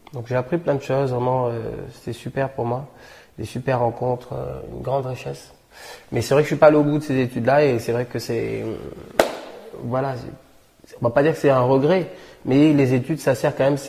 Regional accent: Nice, Provence-Alpes-Côte d'Azur, France; also born or lived in Bordeaux; je suis né à Bordeaux et j'ai grandi à Nice.

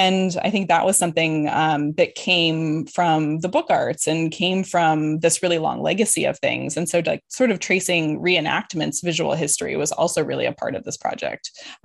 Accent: Illinois, United States; There was this Renaissance Fair in Bristol, Wisconsin, which was close to where I grew up in Northern Illinois.

